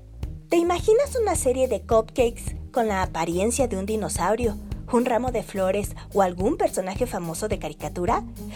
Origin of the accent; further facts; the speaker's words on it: Mexico City, Mexico; de la Ciudad de México, en México.